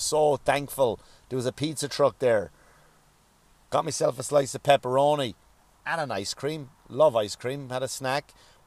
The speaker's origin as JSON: {"language": "English", "country": "Ireland", "said": "it's okay for me because I'm from Ireland, and I guess I do have an appreciation of my country, my culture"}